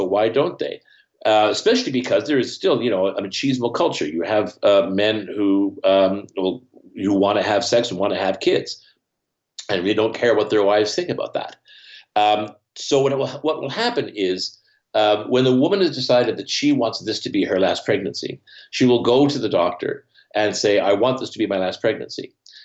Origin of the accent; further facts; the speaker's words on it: Canada; Here in Canada, I grew up near the Great Lakes.